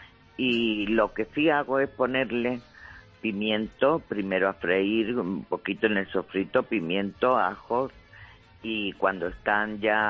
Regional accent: Málaga, Andalusia, Spain; porque soy malagueña y aquí se usan mucho los cominos.

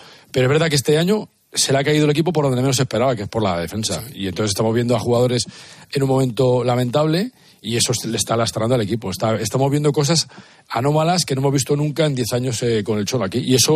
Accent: Pamplona, Navarre, Spain; Sí, yo soy de La Chantrea.

